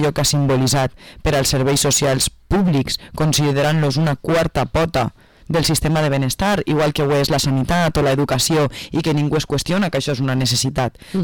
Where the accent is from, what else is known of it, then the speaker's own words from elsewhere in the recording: Vila-real, Valencian Community, Spain; perquè és d'on soc ciutadana i a més estic ara posada en política, doncs és Vila-real